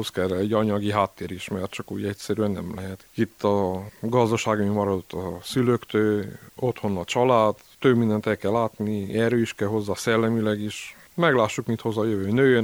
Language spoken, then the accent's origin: Hungarian; Bonyhád, Tolna, Hungary; Nekünk itt van a helyünk, mi itt nőttünk fel, itt neveltek minket, itt fogtuk fel az életet, mi ezt tudjuk becsülni, ami itt van Bonyhán.